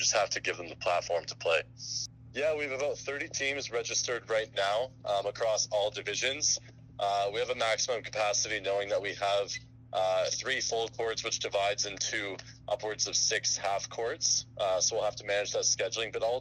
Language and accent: English; Toronto, Ontario, Canada; now in British Columbia, Canada; as someone who's come from growing up in Toronto and moving to British Columbia